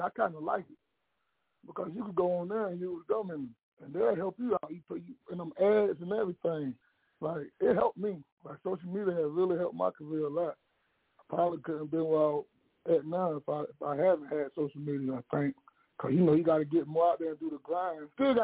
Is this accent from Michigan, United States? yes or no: no; Louisiana, United States; born there; also born or lived in Philadelphia, Pennsylvania; I was born in Louisiana. Stayed in Philly.